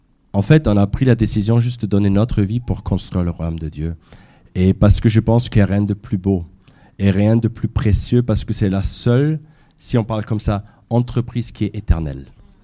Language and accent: French; Austria; Moi, je suis autrichien, je viens des Alpes, des montagnes.